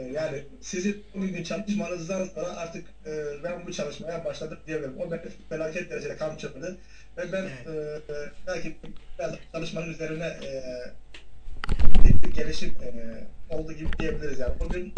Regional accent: Kahramanmaraş, Turkey; Kahramanmaraşlıyım.

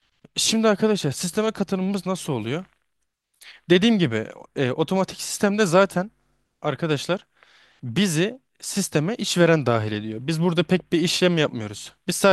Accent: Şehitkamil, Gaziantep, Turkey; born there; 26 Nisan 2002 Şehitkamil Gaziantep doğumluyum.

